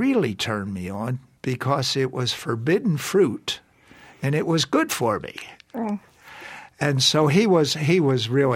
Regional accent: Baltimore, Maryland, United States; I grew up in Baltimore, Maryland, went to a Jesuit high school.

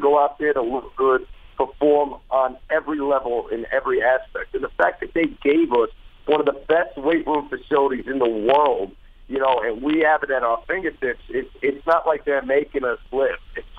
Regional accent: Hackensack, New Jersey, United States; also born or lived in Waldwick; I grew up in Hackensack. We moved to Waldwick. I went to high school in Waldwick.

